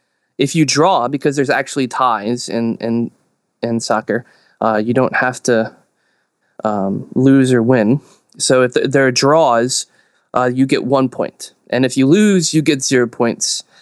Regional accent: New Orleans, Louisiana, United States; I'm from New Orleans.

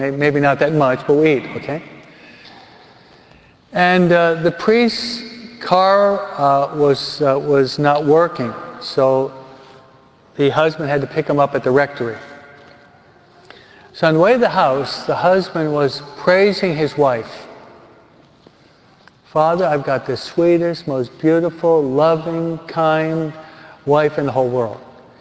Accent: New York, United States; accent: New York; Or is my New York accent giving you difficulty in understanding my English?

